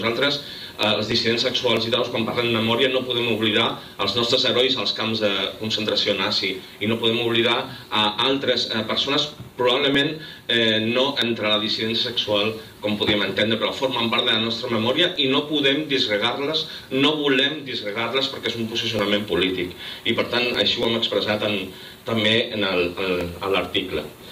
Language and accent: Spanish; Reus, Catalonia, Spain; molts sabeu que yo soy de aquí, de Cataluña, de Reus